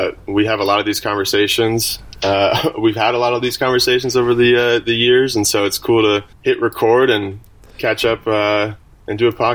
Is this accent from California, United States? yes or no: yes; Sacramento, California, United States; yeah, I'm born and raised in Sacramento. Grew up a huge Kings fan in the heydays with Peja, Vladi, Chris Webber, Mike Bibby.